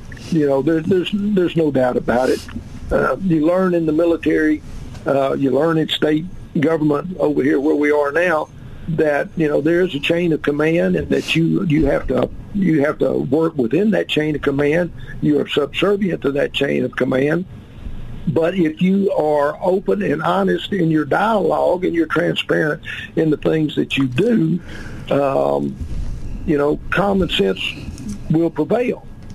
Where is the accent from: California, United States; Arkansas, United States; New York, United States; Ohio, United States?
Arkansas, United States; Well, obviously, I was born and raised here in Arkansas.